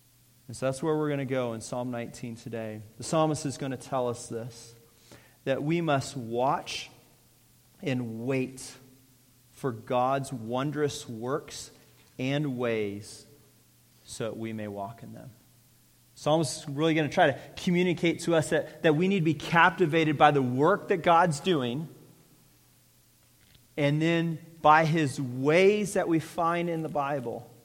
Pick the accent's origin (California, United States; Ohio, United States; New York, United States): California, United States; You see, growing up in California, I had rarely left the state.